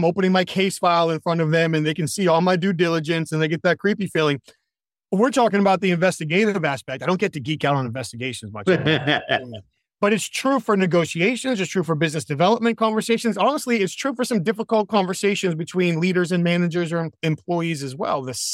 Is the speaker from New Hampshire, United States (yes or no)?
yes; New Hampshire, United States; now in North Carolina, United States; I could say I'm from New Hampshire.